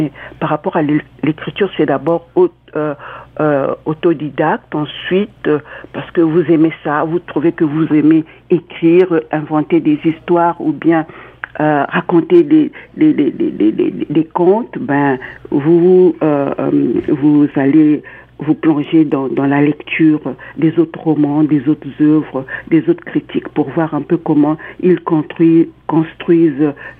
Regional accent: Republic of the Congo; au Congo-Brazzaville, parce que je viens du Congo-Brazzaville

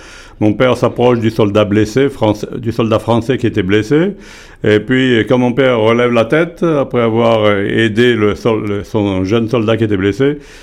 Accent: Marseille, Provence-Alpes-Côte d'Azur, France; je viens de Marseille, dans le sud de la France. Ma mère était marseillaise, mais mon père était de Strasbourg.

